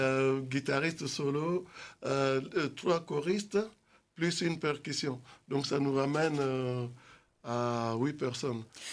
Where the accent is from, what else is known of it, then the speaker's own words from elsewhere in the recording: Kasaï, DR Congo; Je viens de la République démocratique du Congo.